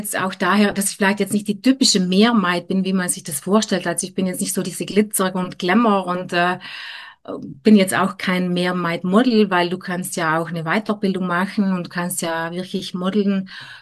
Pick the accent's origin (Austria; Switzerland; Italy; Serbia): Italy; Trentino-Alto Adige; ich bin ja ein Mädchen, ich komme aus den Bergen, also genau genommen aus den Südtiroler Bergen.